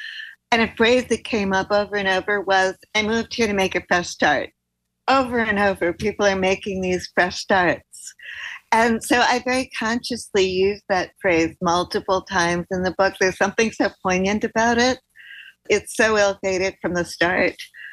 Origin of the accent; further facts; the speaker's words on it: New Zealand; I grew up partly in New Zealand. My parents emigrated to New Zealand